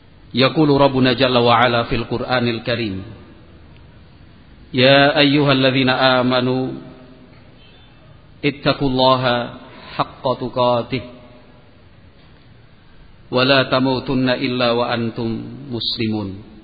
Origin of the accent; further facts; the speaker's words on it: Yogyakarta, Special Region of Yogyakarta, Indonesia; Saya saudara panjenengan semua, berasal dari Yogyakarta. Bapak saya Jogja, asli Jogja. Ibu saya dari Sulawesi Tenggara.